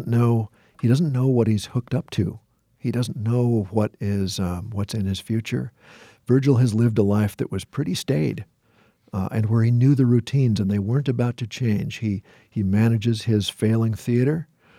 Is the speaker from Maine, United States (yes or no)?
no; Osakis, Minnesota, United States; When I was growing up in Osakis, Minnesota, there were a couple of guys named Tommy and Darwin